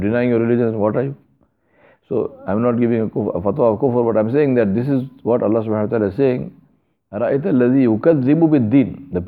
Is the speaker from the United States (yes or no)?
no; India; I'm saying that because I'm Indian and I see it all the time in my country, in my culture.